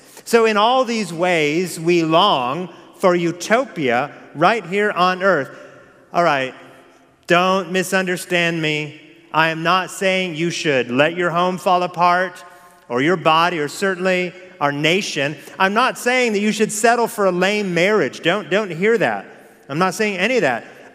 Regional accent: West Coast, United States; So growing up on the West Coast, I had the opportunity a number of times to visit Disneyland

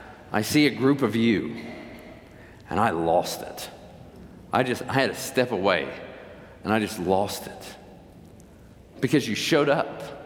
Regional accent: Tennessee, United States; Nearly 2 years ago, my mother died, and she was quite well known in my hometown. It was a three-hour visitation in East Tennessee at the church there.

